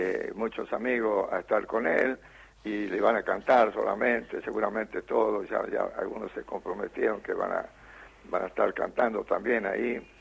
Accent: Salta, Argentina; De la misma capital.

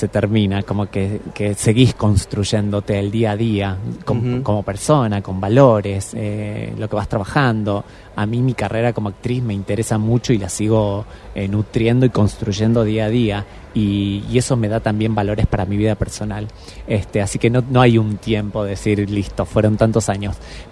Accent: Pergamino, Buenos Aires Province, Argentina; moved away; Yo soy de Pergamino.

